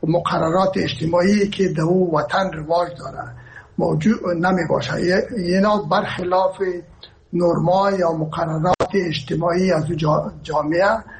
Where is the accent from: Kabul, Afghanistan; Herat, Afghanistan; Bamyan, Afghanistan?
Herat, Afghanistan; ما که هستم از هرات هستم و پدر مادر من هرات هستن